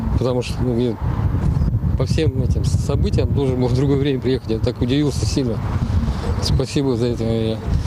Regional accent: Uray, Khanty-Mansi Autonomous Okrug, Russia; Я из Ханты-Мансийского округа, город Урай.

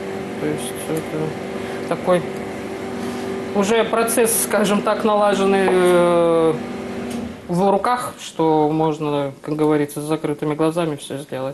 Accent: Far East, Russia; Я вообще сама с Дальнего Востока, а у нас там море.

